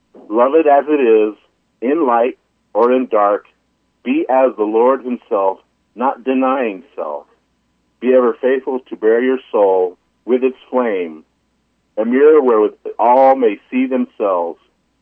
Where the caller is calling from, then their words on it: Albuquerque, New Mexico, United States; Yeah, well, I'm calling from Albuquerque.